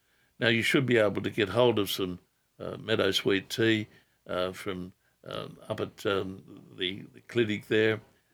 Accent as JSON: {"language": "English", "town": "Adamstown", "region": "New South Wales", "country": "Australia", "tie": "born or raised there", "said": "You're in Adamstown. I was born and raised in Adamstown, a good old town."}